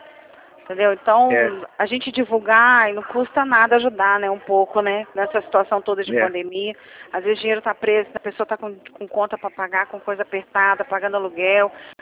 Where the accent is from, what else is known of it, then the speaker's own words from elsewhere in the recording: Espírito Santo, Brazil; Eu sou do Espírito Santo, viu?